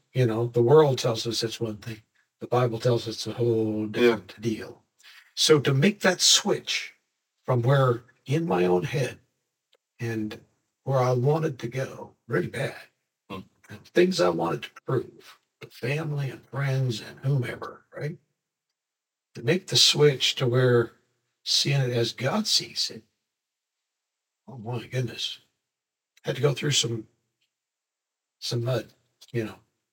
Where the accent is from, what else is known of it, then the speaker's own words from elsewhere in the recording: Boise, Idaho, United States; also born or lived in Twin Falls; So I was born in Idaho, in a little town called Twin Falls. Moved up toward Boise. I'm sure you've heard of Boise. And grew up there.